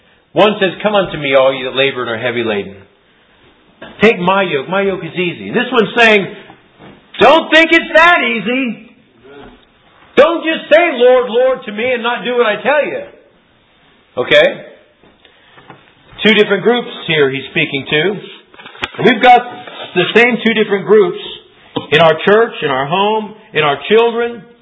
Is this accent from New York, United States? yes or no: no; Albuquerque, New Mexico, United States; when they found out I grew up in Albuquerque